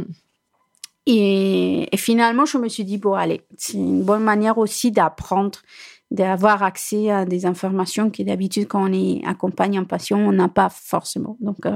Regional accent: Chile; mon père qui est tombé malade et qui était au Chili, mon pays d'origine

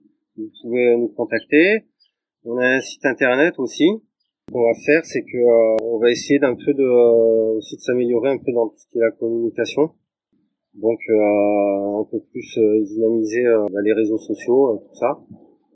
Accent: Saint-Chaffrey, Provence-Alpes-Côte d'Azur, France; now in Saint-Martin-de-Queyrières, France; je suis de Saint-Chaffray. J'habite maintenant donc sur la commune de Saint-Martin-de-Querrère à Presles

